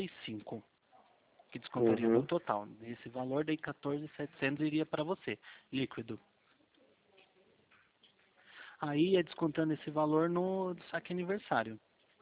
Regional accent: São Roque, São Paulo, Brazil; Ah, é, eu sou aqui de São Roque

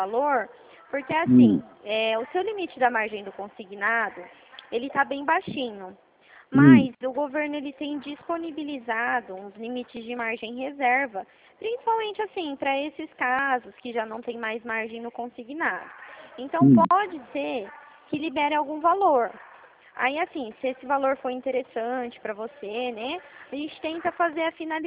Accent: Dracena, São Paulo, Brazil; eu sou aqui de Dracena.

